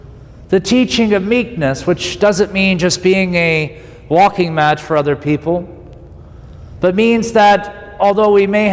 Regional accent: Vermont, United States; At least when I was raised in Vermont, there was culturally, that was the one thing in the family, you know, don't go on welfare.

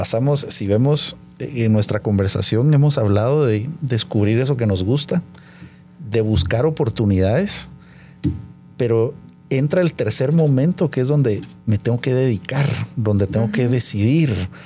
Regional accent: Guatemala; Hay lugares en donde yo he hablado con ese orgullo de decir, soy de Guatemala.

